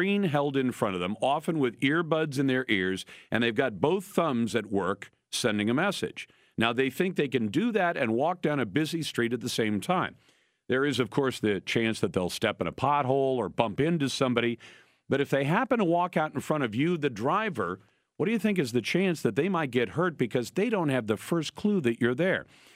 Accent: Washington, United States; Heck, in my home state of Washington, they just made it illegal to have that phone in your hand

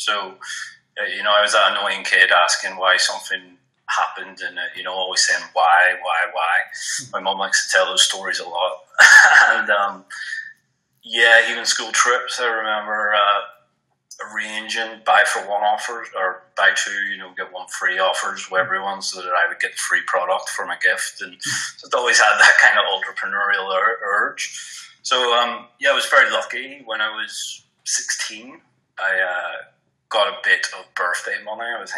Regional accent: Northern Ireland, United Kingdom; I had a good support family system growing up in Northern Ireland

